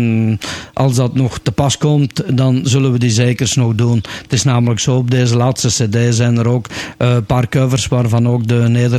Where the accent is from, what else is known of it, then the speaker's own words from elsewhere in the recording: Herselt, Flanders, Belgium; Ik ben van Herselt en het contactadres is uiteraard bij mij thuis, ook in Herselt.